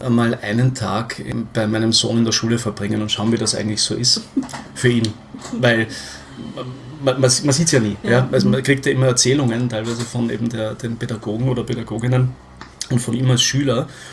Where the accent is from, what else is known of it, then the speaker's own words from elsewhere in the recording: Austria; now in Berlin, Germany; man als Österreicher in Berlin, also zum Beispiel bei mir in der Firma